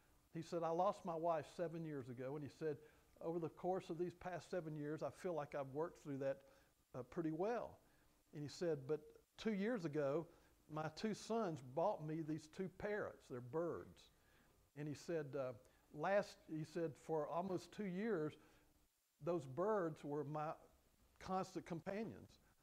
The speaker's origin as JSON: {"language": "English", "town": "Birmingham", "region": "Alabama", "country": "United States", "tie": "born or raised there", "said": "We grew up together in Birmingham, Alabama, went to high school together, played football together, and we went to Alabama Christian College together and roomed together"}